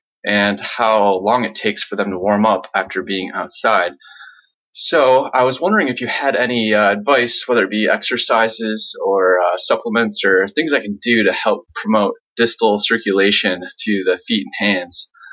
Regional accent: Traverse City, Michigan, United States; I'm from Traverse City, Michigan, and it's starting to get pretty cold around here.

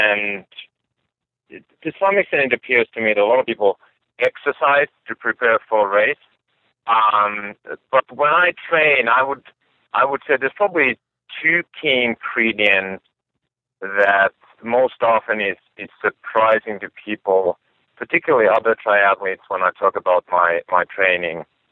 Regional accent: Finland; English is a second language; I grew up in Finland, and, you know, definitely outdoors was a big part of my life

